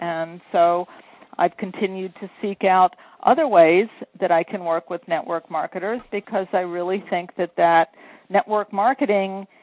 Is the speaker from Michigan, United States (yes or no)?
no; Pennsylvania, United States; moved away as an adult; I grew up in Pennsylvania, and I moved to New York City to dance.